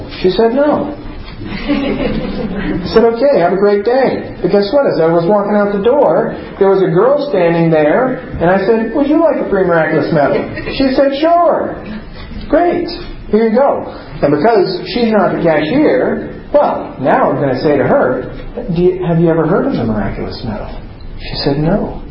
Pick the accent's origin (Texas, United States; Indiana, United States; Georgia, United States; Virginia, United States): Indiana, United States; Bloomington; I'm from the Bloomington, Indiana area, so I have the two Catholic radio stations listed there for Bloomington, Indiana.